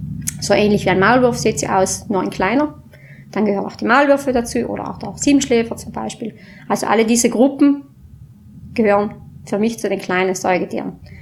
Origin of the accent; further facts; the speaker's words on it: Marling, Trentino-Alto Adige, Italy; ich komme aus Marling.